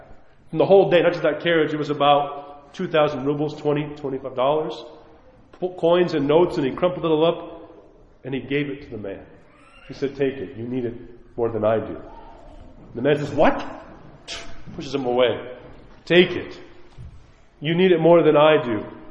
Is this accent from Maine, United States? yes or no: no; New York, United States; Forgive my language. I'm a New Yorker. Sorry.